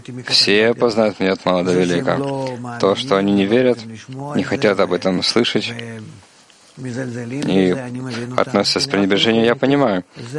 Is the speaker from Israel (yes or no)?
yes; Israel; я из Израиля, это было за границей